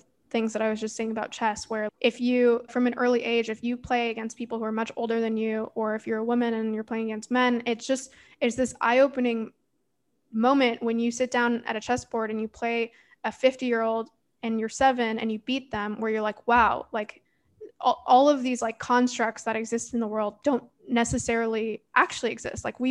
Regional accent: Canada; Well, so I'm from Canada. We don't really have soccer teams that we follow as much as, you know, in Europe.

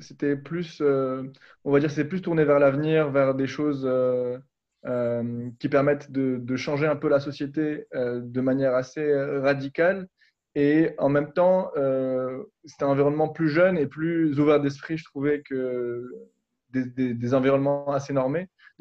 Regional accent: Morocco; now in France; j'ai dû trouver un boulot pour rester en France parce que je suis marocain d'origine.

